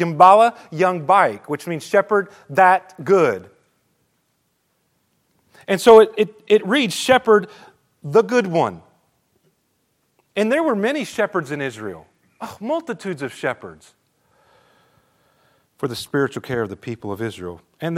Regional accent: Australia; I grew up in Australia as an MK, and there were sheep everywhere.

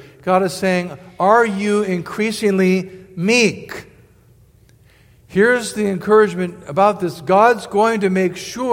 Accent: California, United States; born there; I was born in Northern California.

